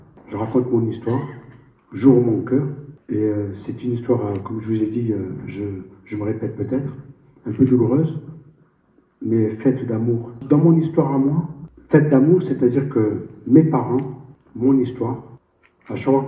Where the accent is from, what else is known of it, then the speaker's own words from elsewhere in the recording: Normandy, France; born there; moi je suis pas né en Algérie, je suis né en Normandie. Je suis fils de fonctionnaire. C'est mon histoire. Puis un jour, à 17 ans, moi j'ai grandi dans un camp, puis je me suis retrouvé en ville à Malosque.